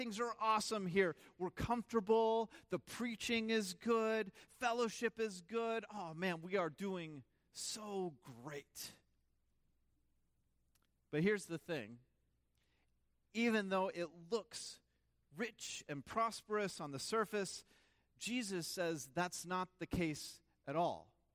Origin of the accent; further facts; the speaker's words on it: Oklahoma, United States; I grew up in the Bible Belt, like in Oklahoma, right? Revival sermons were pretty standard.